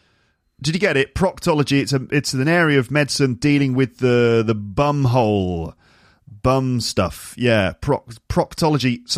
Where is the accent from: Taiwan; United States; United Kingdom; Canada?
United Kingdom; England; do it very well because I'm English and we don't have really many rhotic sounds